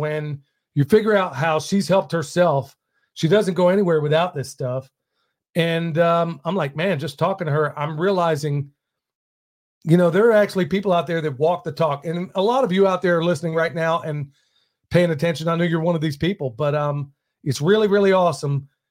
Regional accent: Oklahoma, United States; that part of where I grew up in Oklahoma, believe me, it was made known to me just about every single day that I didn't look like everybody else.

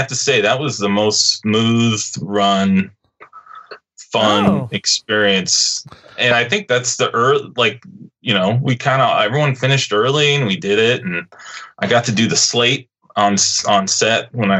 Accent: Seattle, Washington, United States; So I grew up here in Seattle, and I started drumming, playing the drums late, in ninth grade in high school

